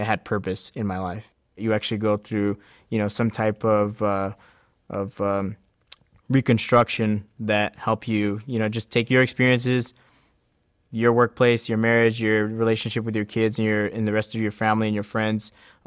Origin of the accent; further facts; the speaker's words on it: United States; Being Native American, there was sort of like this this taboo mindset that Native Americans couldn't handle alcohol.